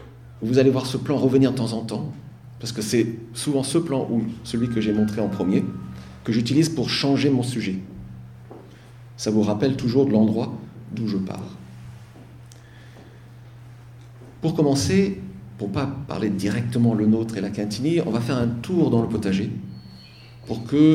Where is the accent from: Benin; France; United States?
United States; born there; French is a second language; je deviens anxieux parce que je suis né aux États-Unis.